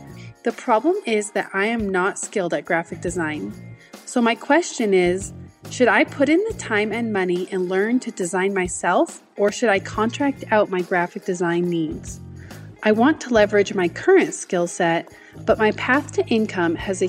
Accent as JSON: {"language": "English", "town": "Cedar Hills", "region": "Utah", "country": "United States", "said": "I am from Cedar Hills, Utah."}